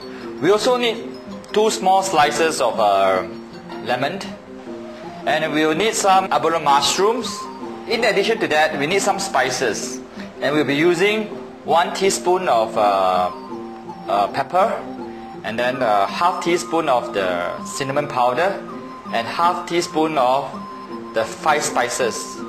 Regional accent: Singapore; We are from Singapore.

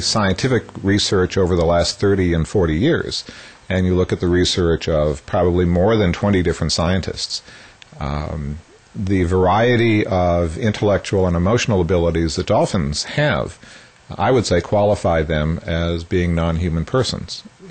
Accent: Massachusetts, United States; Well, I grew up in Massachusetts by the water, and you always hear interesting stories about dolphins.

